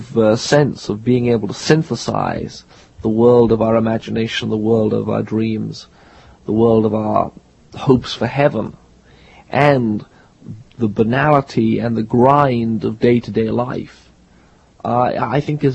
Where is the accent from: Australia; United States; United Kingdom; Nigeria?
United Kingdom; Liverpool, North West England; discover this carpet in my hometown of Liverpool. A less likely place to find magic, it is difficult to imagine.